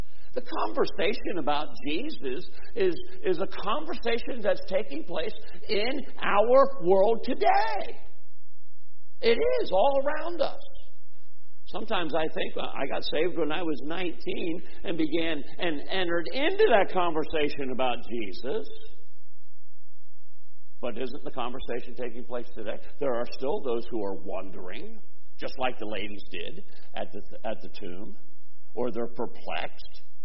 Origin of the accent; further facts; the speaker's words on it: United States; Because I was raised in America. I was raised in a Christian nation.